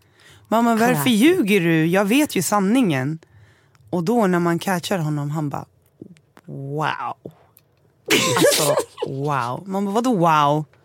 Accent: Stockholm, Stockholm County, Sweden; Jag är från Stockholm.

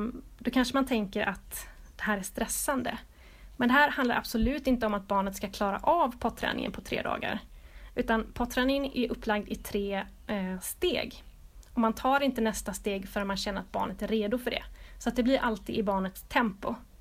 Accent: Sweden; för att vi är ju svenskar

